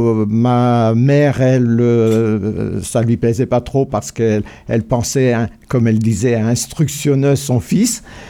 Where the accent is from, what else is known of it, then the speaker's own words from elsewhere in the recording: Parigné, Brittany, France; born there; je suis né à Parigné, près de Fougères, hein, 5 km de Fougères, dans une famille d'origine agricole.